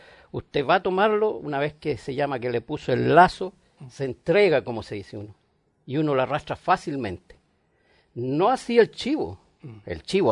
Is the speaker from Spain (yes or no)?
no; southern Chile, Chile; Yo, como vengo del sur de Chile, no viví en el campo, pero en las comunas cerca del campo, y tenía amigos y familiares de campo.